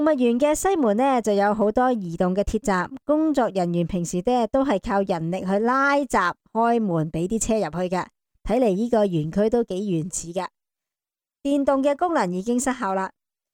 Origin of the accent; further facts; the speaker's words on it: China; 这个是我们中国人熟知的典故